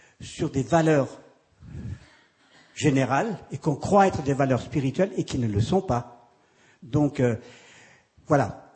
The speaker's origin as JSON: {"language": "French", "country": "Switzerland", "said": "En tant que Suisse, moi qui vais français, j'apprécie toujours de voir le consensus en Suisse."}